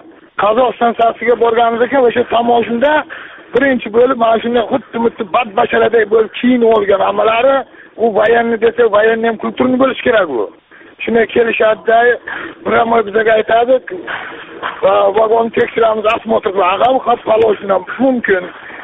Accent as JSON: {"language": "Uzbek", "town": "Samarkand", "region": "Samarqand Region", "country": "Uzbekistan", "said": "Samarqandlikman."}